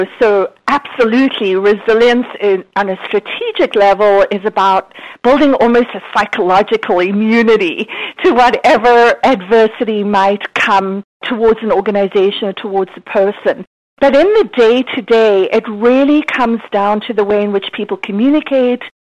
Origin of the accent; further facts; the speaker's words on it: South Africa; now in United States; Originally, I'm South African. I've been in the United States about 30 years.